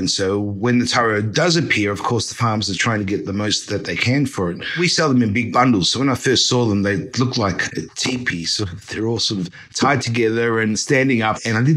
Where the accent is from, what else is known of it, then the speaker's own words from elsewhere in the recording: Australia; moved away as an adult; now in Fiji; I'm a chef in Fiji. I'm an Australian. I'm an Australian Chinese who got lost in the Pacific Islands more than 10 years ago.